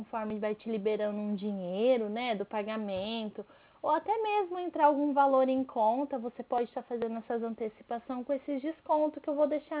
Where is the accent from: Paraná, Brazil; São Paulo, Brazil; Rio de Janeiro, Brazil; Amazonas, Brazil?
São Paulo, Brazil; Birigui; mas eu sou de Birigui.